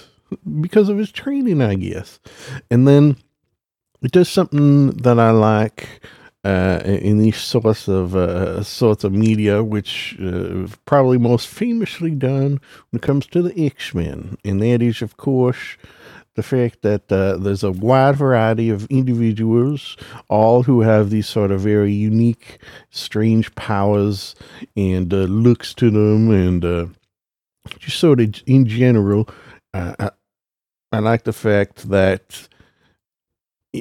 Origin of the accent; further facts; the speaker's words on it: Canada; especially as a Canadian